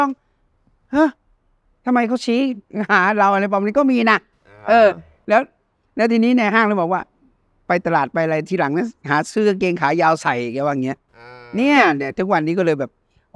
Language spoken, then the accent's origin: Thai; Nikhom Kham Soi, Mukdahan, Thailand; ป็นอำเภอนิคมคำสร้อยอำเภอผม